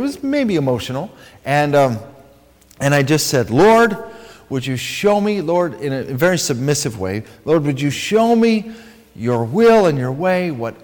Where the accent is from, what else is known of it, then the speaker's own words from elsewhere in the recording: Los Angeles, California, United States; born there; But I was born in Los Angeles. Maybe I'm supposed to go to Los Angeles.